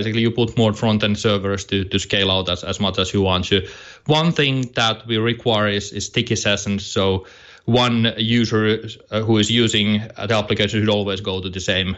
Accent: Finland; English is a second language; we are originally from Finland.

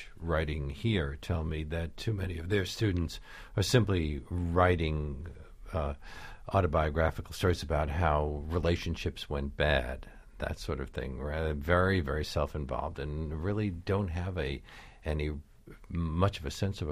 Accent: New York, United States; Well, I'm a New Yorker.

